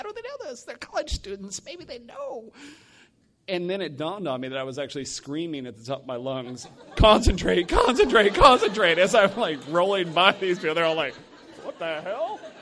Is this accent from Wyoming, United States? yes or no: yes; Laramie, Wyoming, United States; I'm from Laramie, Wyoming. Most of you think I just said Miami, but I said Wyoming.